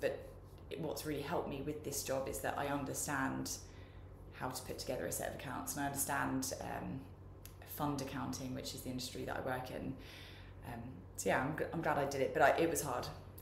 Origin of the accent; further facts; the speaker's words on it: South East England, United Kingdom; I'm 33 years old. I am from Surrey, work in London.